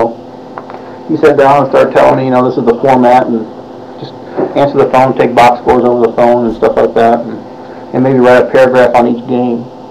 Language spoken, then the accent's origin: English; Waukegan, Illinois, United States; Waukegan, Illinois.